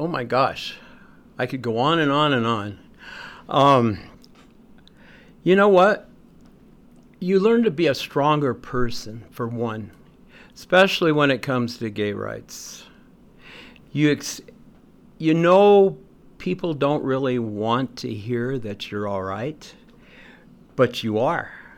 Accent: Pueblo, Colorado, United States; So I've been in Colorado all my life. I was born in Pueblo, 1952.

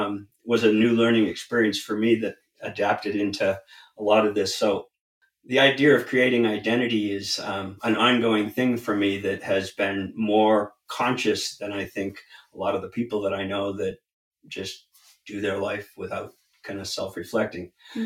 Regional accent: New England, United States; And growing up in New England

